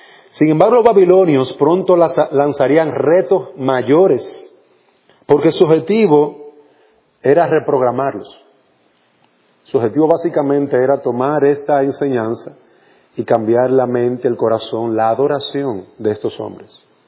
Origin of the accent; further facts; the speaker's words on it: Dominican Republic; now in Honduras; yo soy dominicano, vivo en Honduras, y a veces tengo que, las palabras me van a mezclar con el hondureño y con el dominicano